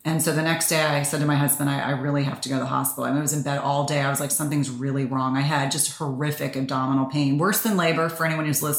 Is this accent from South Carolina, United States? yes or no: yes; Columbia, South Carolina, United States; born there; I was born in South Carolina. I still have family in South Carolina. I feel drawn to South Carolina.